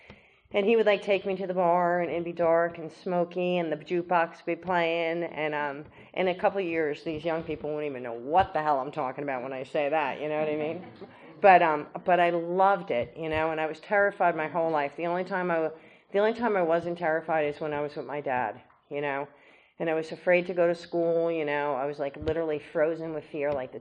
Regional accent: New Jersey, United States; And I was born and raised in New Jersey, Irish Catholic, and that just says it all, you know what I mean?

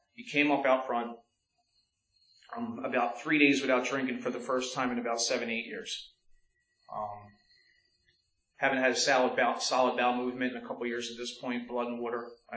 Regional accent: Philadelphia, Pennsylvania, United States; I'm Irish and Puerto Rican. Irish Catholic on one side, got all my sacraments. Grew up in North Philly, all black family, all black neighbors, my stepmom, my brothers, aunts, uncles, everybody.

